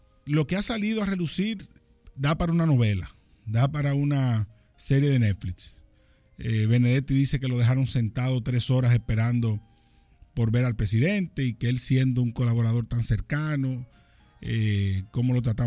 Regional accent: Dominican Republic; Nosotros como latinoamericanos, como dominicanos, tenemos que apostar

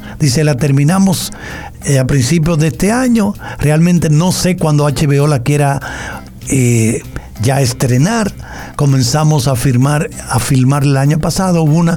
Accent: Germany; Aunque crecimos en Alemania, donde pasaba los fines de semana con mis primos franceses

